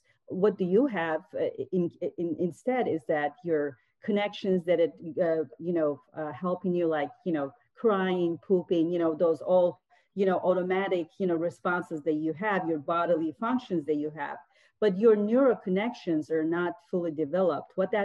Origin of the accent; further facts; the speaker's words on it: Istanbul, Turkey; I grew up actually in Istanbul in Europe, and they were both teachers, and they would always tell me, go to school, get a good degree.